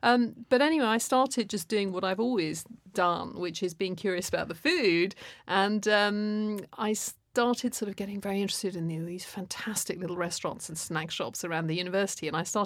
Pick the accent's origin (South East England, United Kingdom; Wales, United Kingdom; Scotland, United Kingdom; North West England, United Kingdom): South East England, United Kingdom; Oxford; I mean, I guess I grew up in Oxford, very academic, you know, went to very good schools.